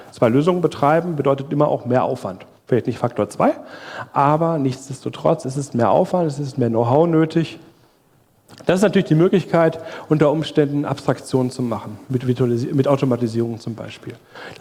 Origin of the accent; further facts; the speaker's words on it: Germany; wir sind Deutsche, Europäer